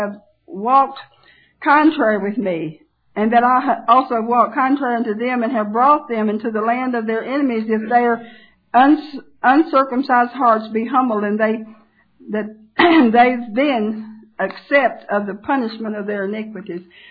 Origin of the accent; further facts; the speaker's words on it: Tennessee, United States; I'm from Tennessee, as you know.